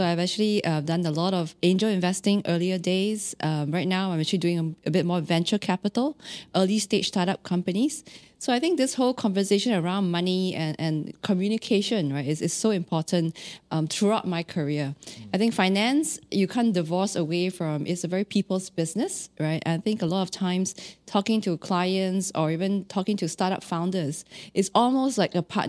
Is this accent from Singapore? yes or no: yes; Singapore; I'm mostly Singaporean as well.